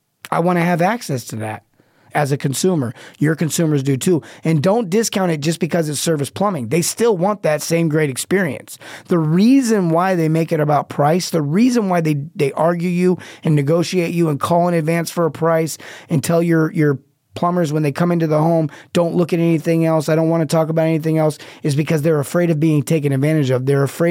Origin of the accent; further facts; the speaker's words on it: California, United States; Now, I grew up around Disneyland, and Disneyland has become overcrowded